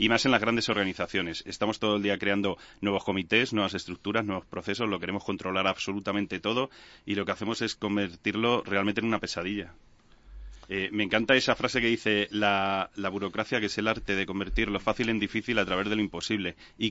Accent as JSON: {"language": "Spanish", "town": "Pulgar", "region": "Castilla-La Mancha", "country": "Spain", "said": "se te ha olvidado que soy de Pulgar, un pueblecito muy pequeño de Toledo."}